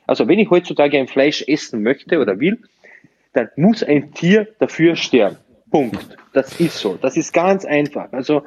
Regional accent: Slovenia; German is a second language; now in Germany; weil ich komme ja eigentlich aus Slowenien

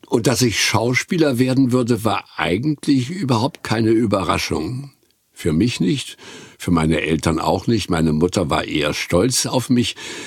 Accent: Güstrow, Mecklenburg-Vorpommern, Germany; nach Güstrow in Mecklenburg, wo ich aufgewachsen bin, kam.

